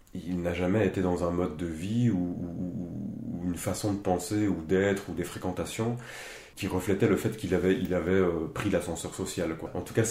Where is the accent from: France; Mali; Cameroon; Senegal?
Senegal; moved away; Moi, j'ai grandi en Afrique avec mes parents, au Sénégal, où mon papa travaillait comme coopérant.